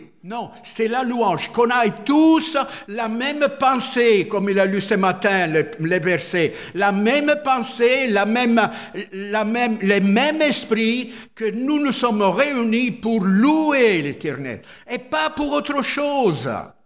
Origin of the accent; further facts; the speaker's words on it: Italy; On se regarde, et moi je suis italien, et des Martiniquais, Guadeloupéens, Guyanais, tout ça, mais voilà.